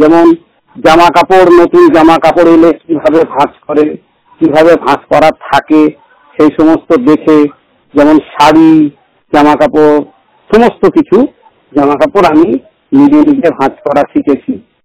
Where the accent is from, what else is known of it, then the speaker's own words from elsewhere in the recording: Gaighata, West Bengal, India; now in Barasat, India; আমার দেশের বাড়ি গায়েঘাটা রামপুর, ওখানেই আমার জন্মস্থান, ওখানেই আগে আমি থাকতাম